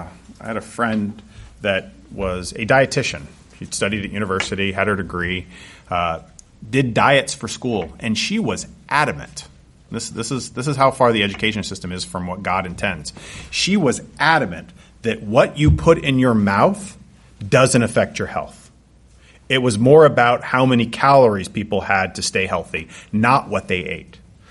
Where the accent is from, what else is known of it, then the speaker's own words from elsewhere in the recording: Canada; I'm Canadian, so it doesn't apply to me.